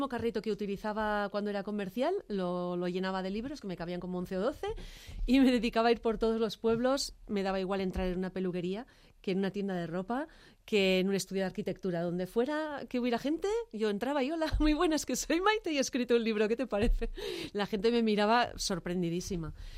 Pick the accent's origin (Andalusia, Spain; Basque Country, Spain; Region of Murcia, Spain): Basque Country, Spain; Ormaiztegi; he tenido la gran suerte de contar con un chico que además es de mi pueblo, de Ormaiztegui